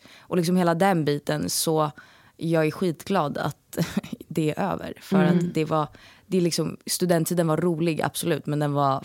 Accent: Stockholm, Stockholm County, Sweden; Nu när jag är hemma i Stockholm

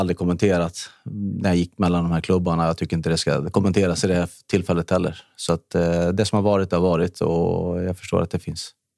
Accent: Norrby, Västra Götaland County, Sweden; Jag var uppväxt i Norrby

